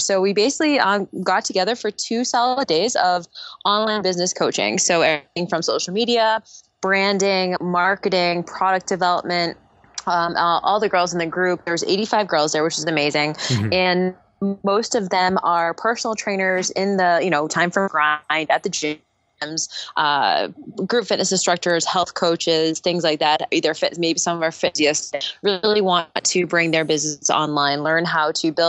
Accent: New England, United States; So I'm originally from New England too.

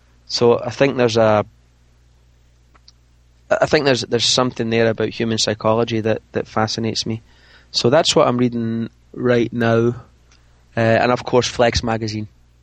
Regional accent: Scotland, United Kingdom; when I was growing up in Scotland

